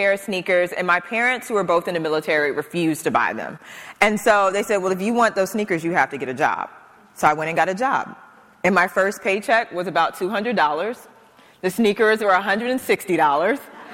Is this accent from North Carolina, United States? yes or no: yes; Charlotte, North Carolina, United States; I'm from Charlotte, North Carolina. I worked at a grocery store called Winn-Dixie in high school. And Winn-Dixie, as southern as it gets.